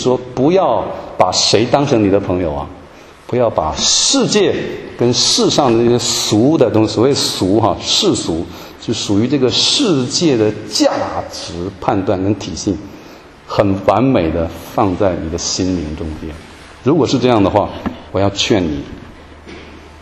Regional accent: Hualien, Hualien County, Taiwan; 他到花莲，我的家乡花莲那边去讲

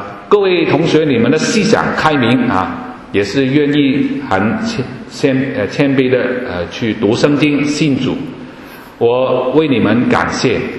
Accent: Hong Kong; 我就说我是从香港来的啊，

